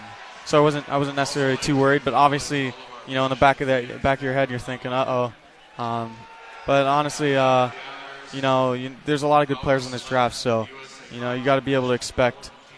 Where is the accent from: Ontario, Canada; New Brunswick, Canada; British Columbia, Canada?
Ontario, Canada; Toronto; I grew up in Toronto